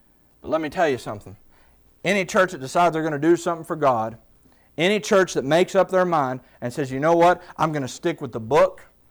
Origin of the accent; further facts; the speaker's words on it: United States; When I was a boy growing up on Hurricane Creek, there was a man my dad was friends with.